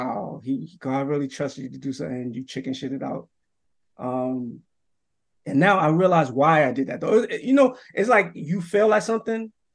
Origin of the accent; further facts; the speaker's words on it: New York City, New York, United States; Another incident took place when I grew up in the Bronx, in Yankee Stadium over there.